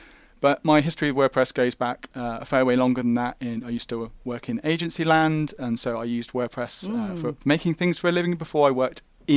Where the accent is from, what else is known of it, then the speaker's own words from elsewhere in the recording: England, United Kingdom; I'm from England in the United Kingdom